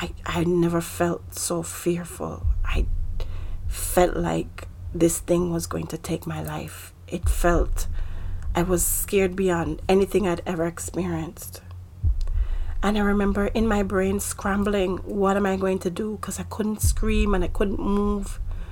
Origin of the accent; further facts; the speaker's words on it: Jamaica; I'm from Jamaica